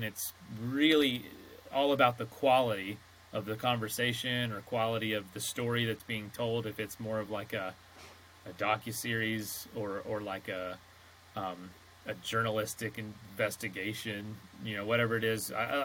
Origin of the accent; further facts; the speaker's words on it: Florida, United States; I grew up in Central Florida, and yeah, just kind of grew up in the orange groves